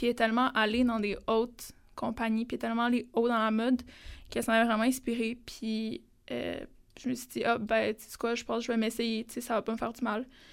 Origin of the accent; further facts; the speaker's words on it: Russia; c'est mon nom en russe, puisque je suis russe.